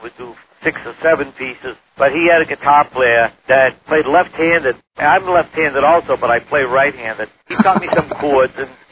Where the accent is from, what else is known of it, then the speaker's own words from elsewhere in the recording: Lynn, Massachusetts, United States; also born or lived in Revere; I was originally from Lynn, Massachusetts, which is 7-8 miles north of Boston. Lynn, Massachusetts is a small little town. And then I moved to Revere, Massachusetts.